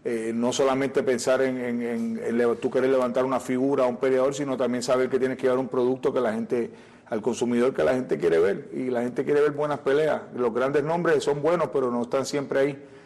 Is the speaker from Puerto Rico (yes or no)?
yes; Puerto Rico; born there; mi mamá y mi papá, pues como todos saben, son cubanos. Yo nací en Puerto Rico, mi padre se fue de Cuba en el 1961 hacia Puerto Rico buscando su libertad, y allá nací yo.